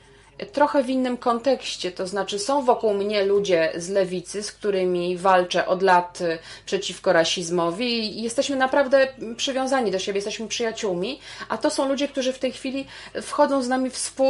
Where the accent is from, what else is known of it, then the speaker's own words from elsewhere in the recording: Italy; jestem z Włoch, z takiej feministycznej organizacji włoskiej